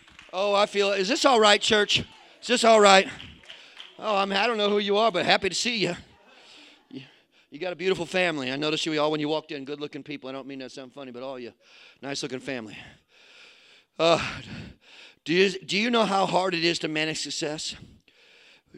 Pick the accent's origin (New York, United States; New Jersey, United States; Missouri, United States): Missouri, United States; St. Louis; I'm from St. Louis, baby. I ain't scared of you because you formed a gang. I was raised around gang members.